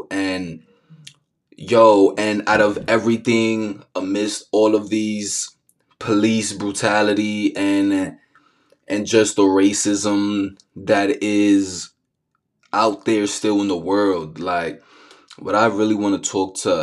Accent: New York City, New York, United States; Me growing up in the Bronx, in the hood, as a Dominican kid.

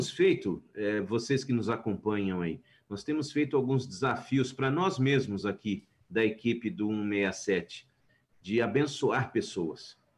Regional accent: Barueri, São Paulo, Brazil; eu sou cristão e tal. E eu sou de Barueri, que é um município da Grande São Paulo, quem conhece por aqui, é longe.

